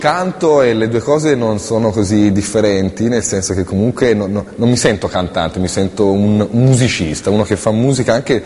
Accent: Florence, Tuscany, Italy; born there; accent: Tuscan; Sono nato a Firenze

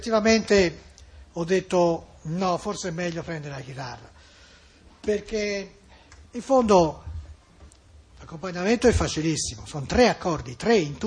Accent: Florence, Tuscany, Italy; perché noi siamo fiorentini e queste parole insomma e le si sanno, no?

